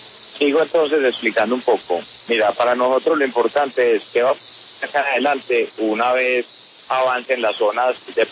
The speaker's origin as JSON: {"language": "Spanish", "country": "Colombia", "said": "como colombiano de muchos años también"}